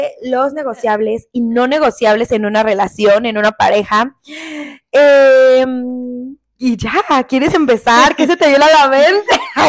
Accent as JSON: {"language": "Spanish", "country": "Mexico", "said": "una mexicana disfrutando de nuestro país."}